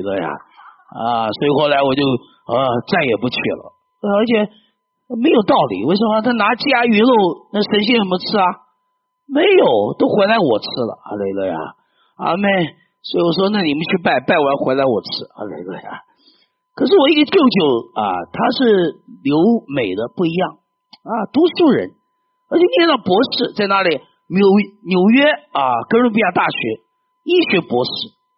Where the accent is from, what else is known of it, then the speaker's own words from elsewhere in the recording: Fuzhou, Fujian, China; 我从小信耶稣的，我家里不信主的，我福州人啊，我福建人很多拜偶像